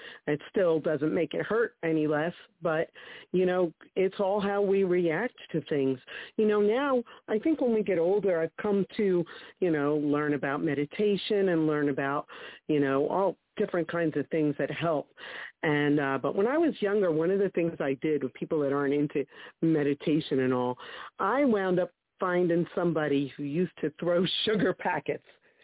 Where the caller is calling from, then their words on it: New Jersey, United States; I'm calling from New Jersey, right outside of Atlantic City.